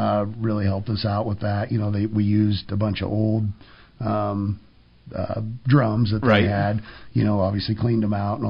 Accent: Lexington, Nebraska, United States; You know, I'm from Lexington originally

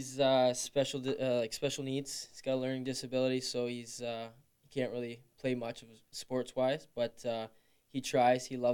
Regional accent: Hamilton, Ontario, Canada; I'm from Hamilton, Ontario.

